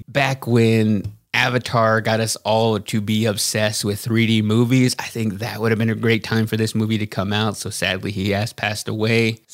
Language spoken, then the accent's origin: English; Waxahachie, Texas, United States; because I grew up in Vista Hills Mobile Ranch in Waxahachie, Texas. And my biggest fear growing up was that a tornado was going to rip through the trailer park and there's nowhere to go.